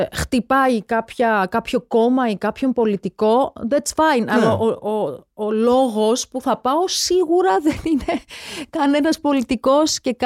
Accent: Georgia; με όλη αυτή την έτσι τρομακτική, τραγική εξέλιξη που γίνεται στην πατρίδα μου

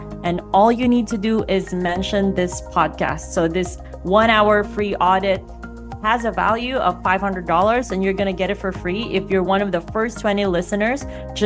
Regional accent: Davao City, Davao Region, Philippines; she actually came from my hometown, which is Davao City, Philippines.

